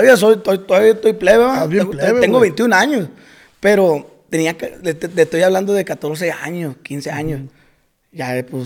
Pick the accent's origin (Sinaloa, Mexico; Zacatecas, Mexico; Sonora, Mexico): Sinaloa, Mexico; Costa Rica; Soy de Costa Rica, Sinaloa. Ahí cerquita de Culiacán. Está como veintitantos minutos.